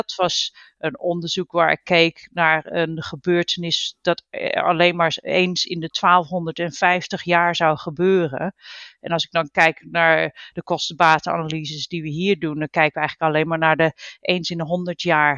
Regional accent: Netherlands; moved away as an adult; En you know, wij zijn uit Nederland. En ja, de strijd met het water, daar zijn we allemaal zo mee opgegroeid.

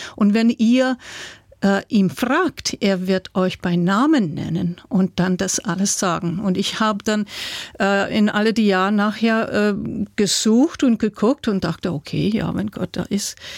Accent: New Jersey, United States; born there; German is a second language; Ich bin in New Jersey, in Nordost-Küste Amerika geboren.

